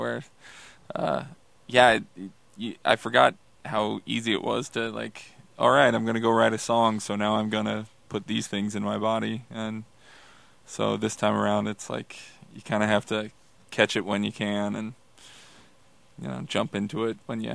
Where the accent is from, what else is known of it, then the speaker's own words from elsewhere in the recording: Kansas City, Missouri, United States; now in Minnesota, United States; I am actually originally from Kansas City.